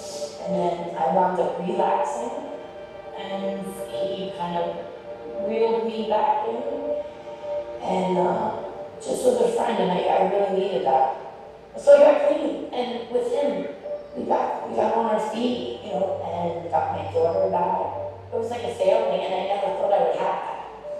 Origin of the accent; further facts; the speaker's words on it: New Jersey, United States; I grew up in New Jersey.